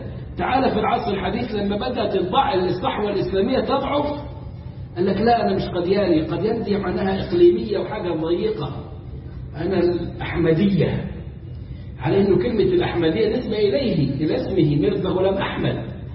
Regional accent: Egypt; ونزلوا عندنا في مصر وشغالين ما بينهم

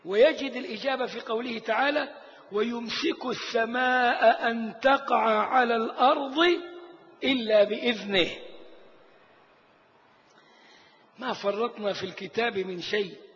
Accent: Egypt; الأرثوذكس دول عندنا في مصر

